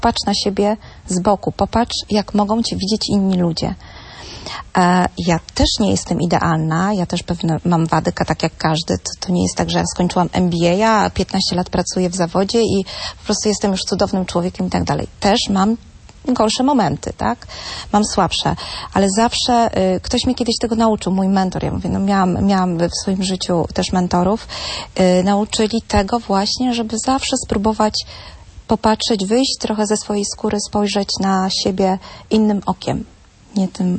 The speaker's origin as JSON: {"language": "Polish", "town": "Toruń", "region": "Kuyavian-Pomeranian Voivodeship", "country": "Poland", "said": "ja jestem torunianką, jestem Polką i nigdy się nie wstydziłam tego, że jestem Polką."}